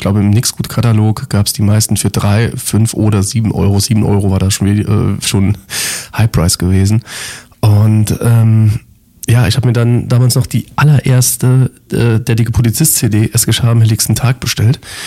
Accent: Lebach, Saarland, Germany; in meiner Gegend da, wo ich herkomme, im Saarland, in Lebach

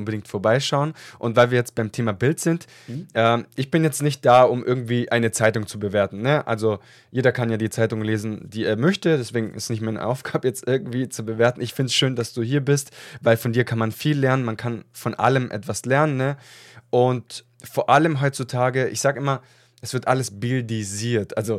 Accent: Italy; now in Germany; Ich bin ja auch ursprünglich aus Italien.

